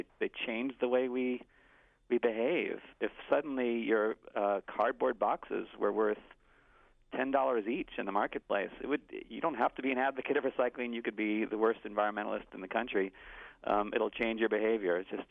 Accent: Pennsylvania, United States; I think the glass that's collected in my hometown in Pennsylvania gets shipped to West Virginia for processing.

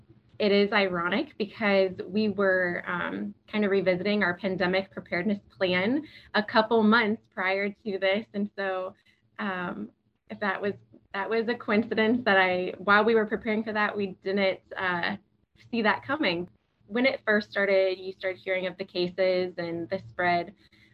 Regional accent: Galesburg, Illinois, United States; also born or lived in Texas; I was born and raised in Galesburg. And so while I went to Texas for a little while, it's nice to be back in my home stomping grounds, I guess.

